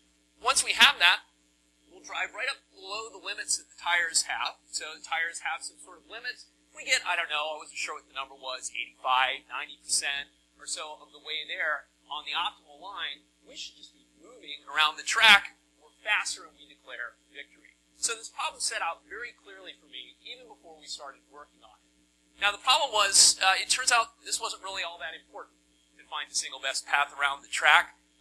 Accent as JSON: {"language": "English", "region": "North Carolina", "country": "United States", "tie": "born or raised there", "said": "We're only going to make left turns here because I grew up in North Carolina, and that's kind of all we do on the racetrack."}